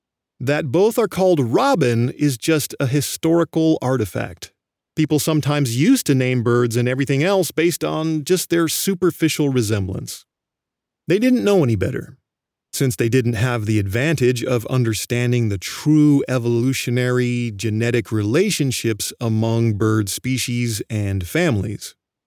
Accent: Oregon, United States; and my home state of Oregon. Here in Oregon, a bunch of school children back in the 1920s voted to make the Western meadowlark our state bird.

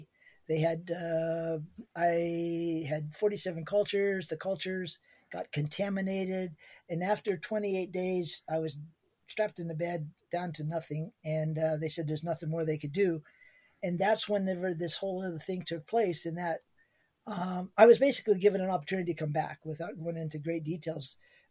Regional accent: Ohio, United States; I grew up in Ohio, like I said, and a large part of my time was spent in Ohio.

